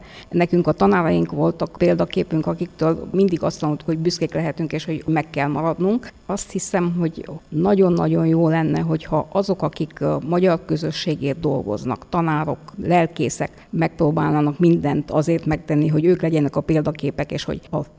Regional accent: Socodor, Arad County, Romania; magamról elmondhatnám, hogy egy kisfaluban, Székudvaron, a magyar határtól olyan 20 kilométerre ott születtem, első 4 osztályt ott végeztem magyarul

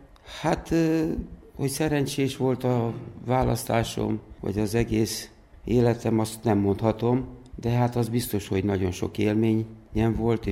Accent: Arad, Arad County, Romania; Az volt a szerencsém, hogy Aradnak olyan részére születtem, ahol egy nagy kiterjedésű rét volt, és akkor ez adta a lehetőséget, hogy egész nap a gyerekekkel ott kint szaladgáljunk, játszunk, focizzunk.

